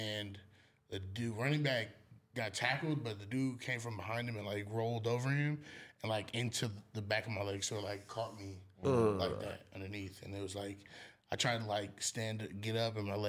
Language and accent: English; Long Beach, California, United States; I'm from Long Beach.